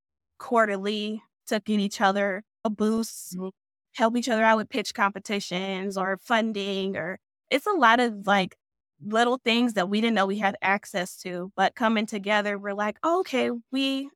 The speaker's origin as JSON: {"language": "English", "town": "Chicago", "region": "Illinois", "country": "United States", "said": "And I'm from Chicago. So prom in Chicago is definitely different than prom in Iowa."}